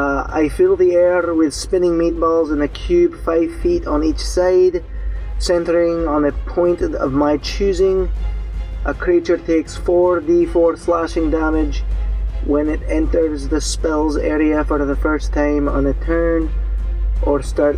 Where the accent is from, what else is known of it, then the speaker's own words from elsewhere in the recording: Scottsdale, Arizona, United States; because I'm from Scottsdale, and I remember a friend of mine from Iredale